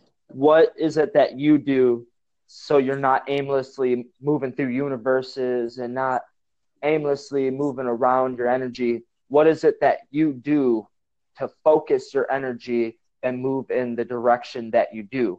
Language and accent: English; Wisconsin, United States; So I'm from Northwest Wisconsin, man.